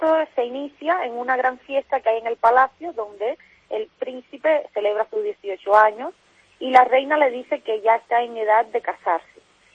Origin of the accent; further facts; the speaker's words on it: Cuba; Yo soy cubana